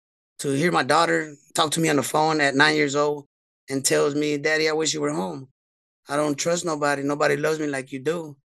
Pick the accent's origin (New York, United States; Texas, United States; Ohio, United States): Texas, United States; Houston; I was born in Houston, Texas, October 6, 1980. At a little bit over 1 year old, I was sent with my grandparents to be raised.